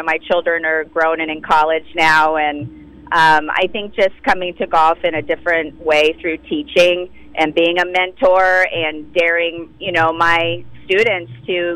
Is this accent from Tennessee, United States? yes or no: no; California, United States; my very first tournament just up the road at Balboa Park. So, you know, I'm excited to return back to my home state and defend my title